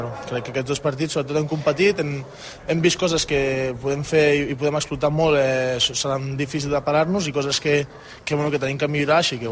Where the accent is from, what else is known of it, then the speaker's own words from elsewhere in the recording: Badalona, Catalonia, Spain; Al final tampoc canvia molt per mi, al final soc de Badalona, així que m'he desplaçat poquet.